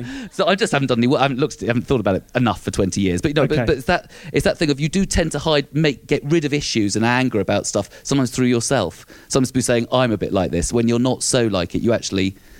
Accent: London, United Kingdom; now in Scotland; being southern, being London, being English in Scotland

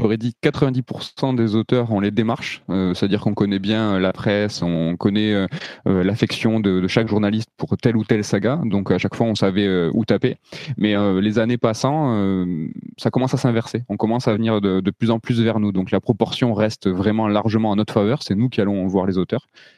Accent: Toulouse, Occitanie, France; on est de Toulouse, on n'est pas du tout de Paris ni de la région parisienne.

